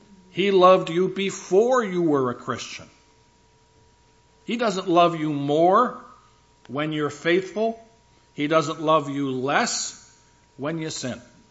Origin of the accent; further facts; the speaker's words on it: New Jersey, United States; Growing up in New Jersey, that was not so much an issue.